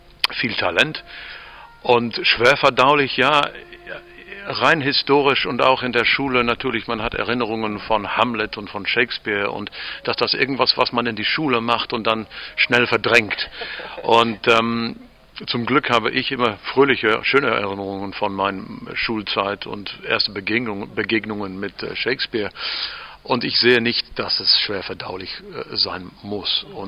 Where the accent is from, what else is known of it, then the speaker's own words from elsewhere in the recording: England, United Kingdom; German is a second language; now in Mettmann, Germany; ich bin Engländer eigentlich, ich verstehe nicht warum.